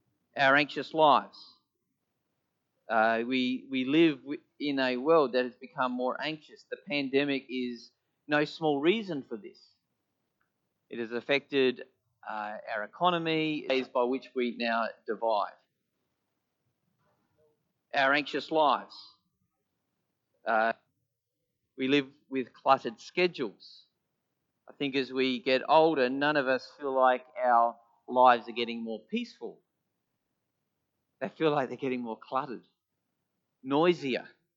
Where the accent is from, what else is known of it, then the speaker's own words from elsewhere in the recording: Noarlunga, South Australia, Australia; I was born in Nolunga, okay? I'm only dissing where I grew up.